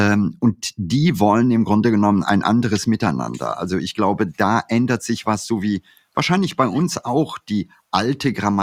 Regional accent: India; Ich habe meine Kindheit in Indien verlebt

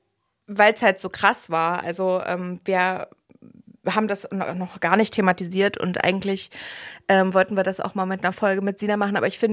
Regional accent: eastern Germany, Germany; Ich komme ja aus dem Osten so, da haben wir das einfach nicht.

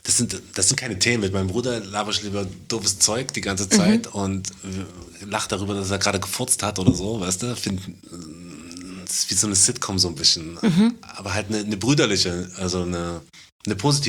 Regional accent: Leipzig, Saxony, Germany; Ich bin in Leipzig-Grünau aufgewachsen.

